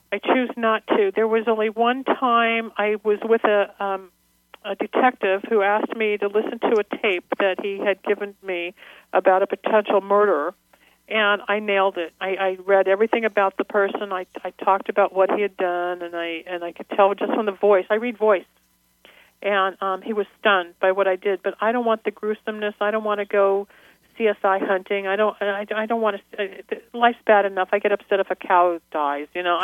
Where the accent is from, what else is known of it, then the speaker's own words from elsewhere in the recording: California, United States; And I'm from the San Fernando Valley. I was a Girl Scout.